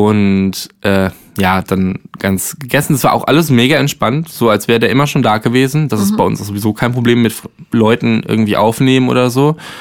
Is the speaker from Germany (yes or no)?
yes; Arnsberg, North Rhine-Westphalia, Germany; Also ich komme aus der Nähe von Soest und eher so Arnsberg.